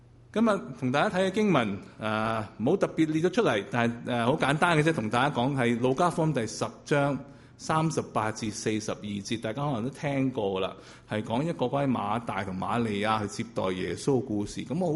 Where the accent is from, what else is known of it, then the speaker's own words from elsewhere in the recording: Guangdong, China; 我哋广东人亦嘅活亦都好啲